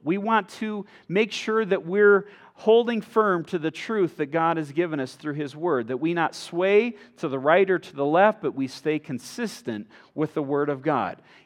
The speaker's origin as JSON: {"language": "English", "region": "Michigan", "country": "United States", "tie": "born or raised there", "said": "But where I grew up in Michigan, you know, there was in Minnesota too, there's water everywhere."}